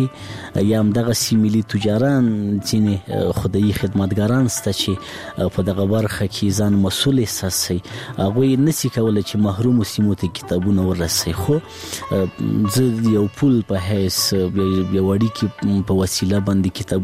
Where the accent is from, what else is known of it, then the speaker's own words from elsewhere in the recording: Laghman, Afghanistan; زه په لغمان کې پیدا شوم، په لغمان کې رالوی شوم، خوانځي مې په لغمان کې لوستې